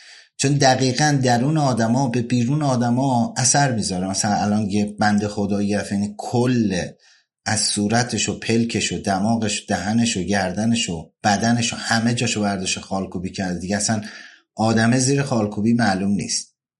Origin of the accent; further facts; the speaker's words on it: India; born there; Persian is a second language; من زاده هندوستانم، پدرم هندی بود و مادرم هندی.